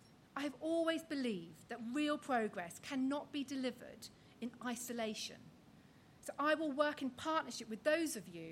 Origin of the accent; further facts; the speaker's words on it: Wales, United Kingdom; now in London, United Kingdom; I am from Wales, but I'm proud to call Westminster my home. My children were born here, as were generations of my husband's family.